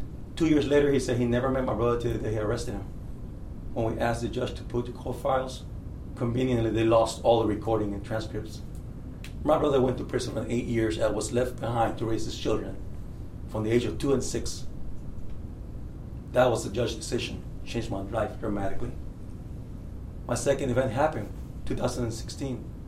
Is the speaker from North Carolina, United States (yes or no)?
no; Cypress, Texas, United States; I'm from Cypress, Texas.